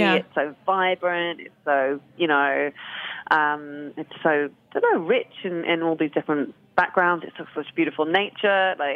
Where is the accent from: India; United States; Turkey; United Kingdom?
United Kingdom; I mean, I definitely think of myself as British, first and foremost. Mm-hmm. You know, I only have a British passport. Like, that's my only national identity.